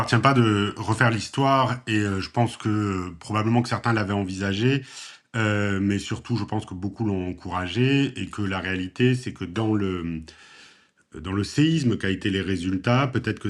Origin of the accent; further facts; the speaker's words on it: Toulouse, Occitanie, France; en tant que citoyen, en tant que Toulousain